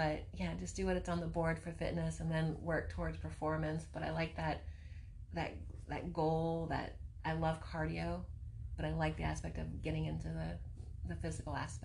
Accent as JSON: {"language": "English", "region": "Florida", "country": "United States", "said": "Yeah, so the turtle and the beachiness, and I'm from Florida."}